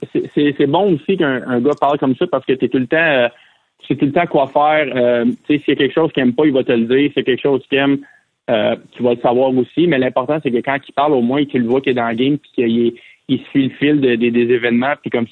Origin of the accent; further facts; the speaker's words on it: Montreal, Quebec, Canada; On vient de là, c'était notre équipe de jeunesse